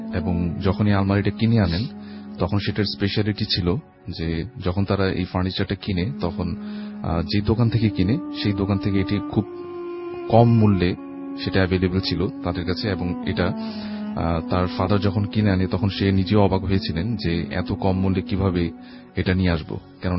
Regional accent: Dhaka, Dhaka Division, Bangladesh; পুরান ঢাকা থেকে এসেছি।

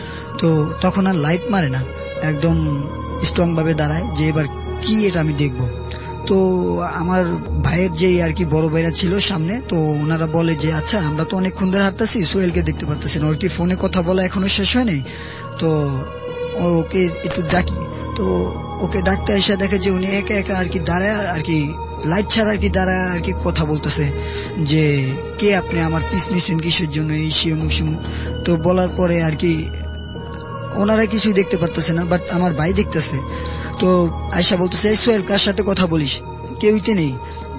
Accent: Bhola, Barisal Division, Bangladesh; আমি ভোলা থেকে এসেছি।

